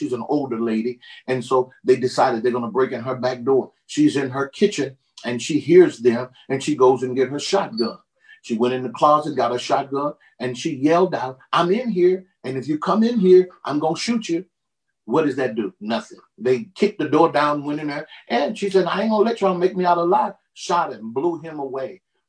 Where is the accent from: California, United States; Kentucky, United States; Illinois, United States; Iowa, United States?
Illinois, United States; Brooklyn; I grew up in a little town called Brooklyn, Illinois. It's right across the bridge from St. Louis.